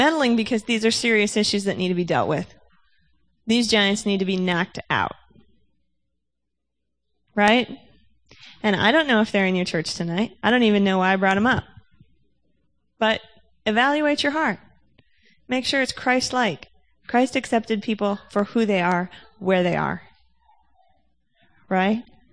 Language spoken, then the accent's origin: English; Osseo, United States; lived in Osseo with my dad. Handy how that works. Mom and Dad living together. And I grew up in Osseo.